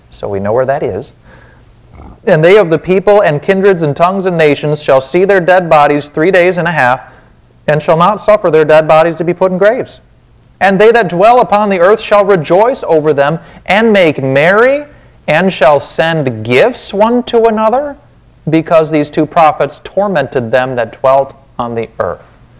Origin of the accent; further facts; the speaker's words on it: Wisconsin, United States; accent: Wisconsin; I'll try to keep my Wisconsin accent on the down low.